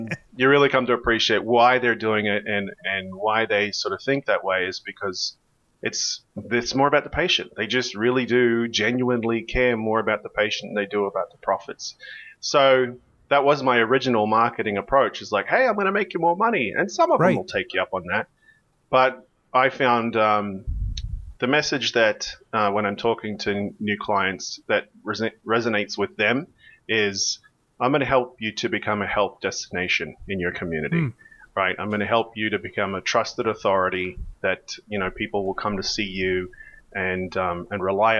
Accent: Australia; now in United States; the CEO and founder of Voista Training Labs, pharmaceutical training company. I'm an Australian-American.

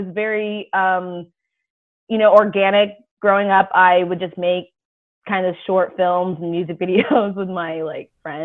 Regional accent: Palo Alto, California, United States; So I'm from Palo Alto. I literally was born at Stanford.

